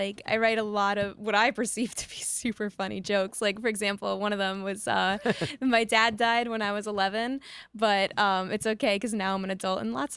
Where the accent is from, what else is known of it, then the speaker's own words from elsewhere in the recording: New York City, New York, United States; born there; I was born in Lenox Hill Hospital, but my parents didn't live in New York City